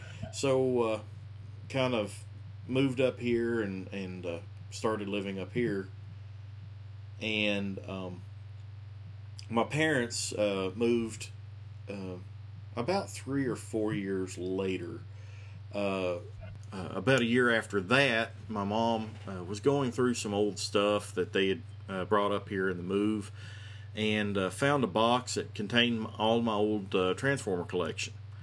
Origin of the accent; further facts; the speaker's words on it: Florida, United States; As many of you may know, I grew up in South Florida and went to college in the central part of the state.